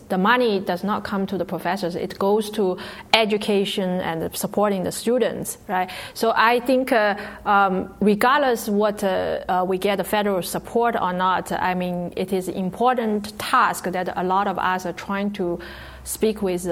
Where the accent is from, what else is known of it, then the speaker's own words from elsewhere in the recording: Singapore; now in United States; Because I come from Singapore, I actually, our government, they are very strict.